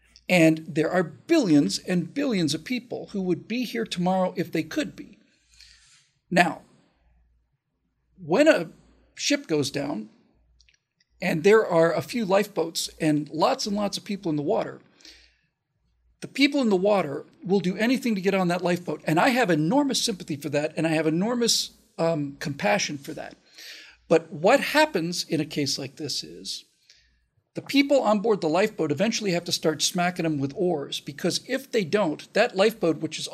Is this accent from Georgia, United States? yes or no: no; Miami, Florida, United States; I grew up in Miami. I got there in 1971, and the Cuban immigrants were the most conservative people